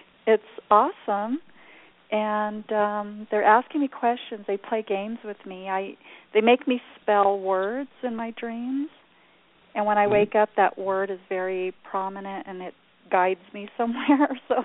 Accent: Southwest, United States; I'm from the Southwest

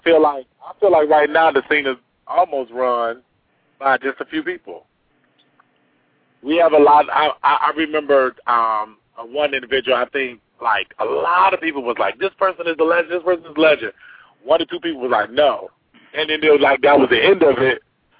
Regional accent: Atlanta, Georgia, United States

